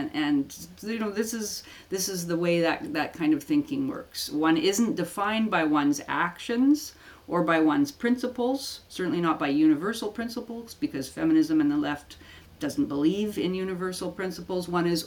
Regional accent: Canada; I'm a Canadian, but I see myself as having the same inheritance on this continent.

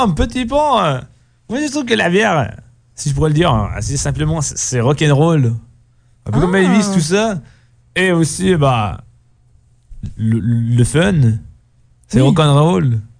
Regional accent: Lyon, Auvergne-Rhône-Alpes, France; je suis un citadin, je viens d'une grosse ville, je viens de Lyon, donc je n'ai pas été... élevé dans la nature, tout cela.

